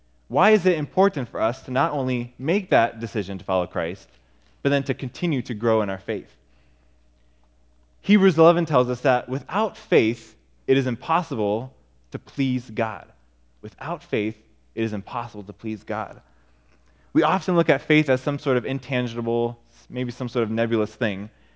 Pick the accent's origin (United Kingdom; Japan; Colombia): Japan; especially those who were in Asia, growing up in Japan